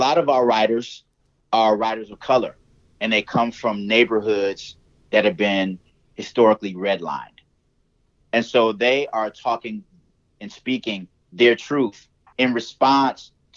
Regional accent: the South, United States; We moved here from the South, a good number of us, with the hope that we would see a better future.

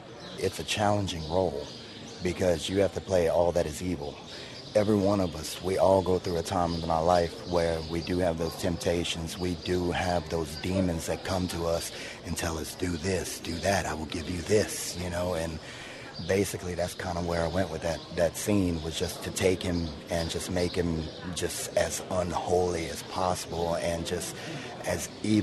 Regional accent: Jeanerette, Louisiana, United States; I play the devil in the temptation scene. I'm from Jennerette, Louisiana.

